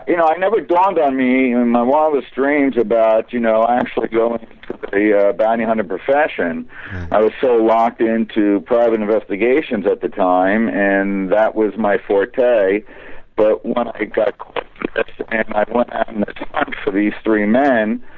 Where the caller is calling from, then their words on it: New York, United States; I'm calling from New York.